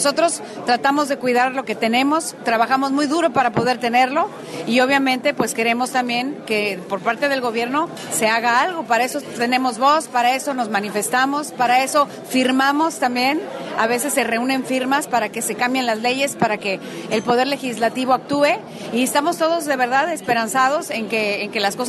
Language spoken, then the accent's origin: Spanish; Mexico; lo importante es que nos unamos como mexicanos por primera vez en mucho tiempo